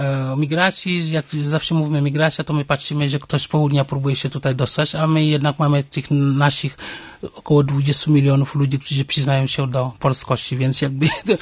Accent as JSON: {"language": "Polish", "region": "Dakar", "country": "Senegal", "tie": "born or raised there", "second_language": "Polish", "moved": "as an adult", "lives_now": "Poland", "said": "ja się urodziłem na wsi, w wieku 5 lat wujek, kuzyn przyszedł do wioski i zabrał mnie do stolicy, do Dakaru. Dzięki temu chodziłem do szkoły i po maturze przyjechałem do Polski"}